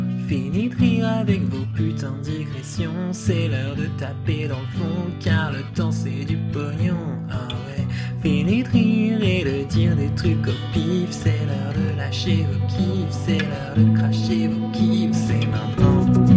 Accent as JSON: {"language": "French", "town": "Paris", "region": "Île-de-France", "country": "France", "said": "Non, je suis parisien."}